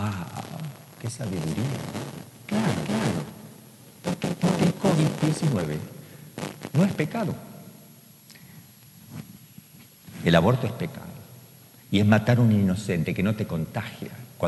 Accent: Buenos Aires, Argentina; yo nací en Buenos Aires, tengo la cultura de ahí

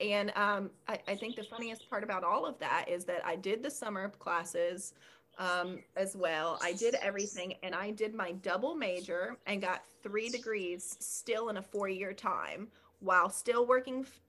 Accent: Georgia, United States; So I was born in Atlanta and I grew up in DeKalb County and Gwinnett County.

